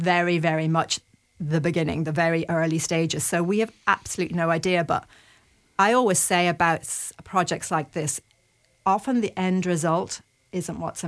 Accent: Ireland; Well, you know, we're Irish.

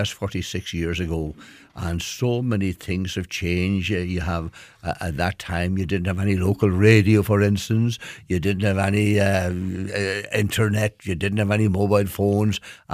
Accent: Ulster, Ireland; I was born in Gidor, where I lived all my life.

